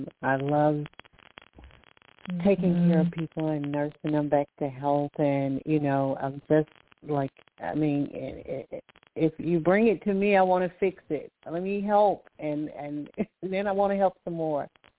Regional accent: Alabama, United States; I'm from Alabama.

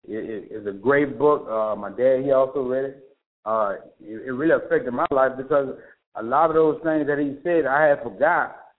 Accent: New Orleans, Louisiana, United States; You know, you wanna because where I come from, I'm from New Orleans, Louisiana.

